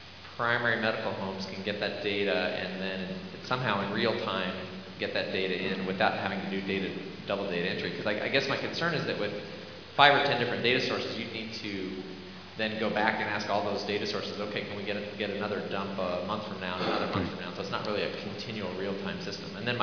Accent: Colorado, United States; from Colorado, and thank you both for those great presentations

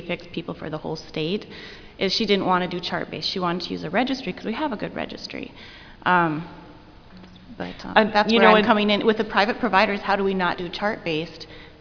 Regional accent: North Dakota, United States; from North Dakota

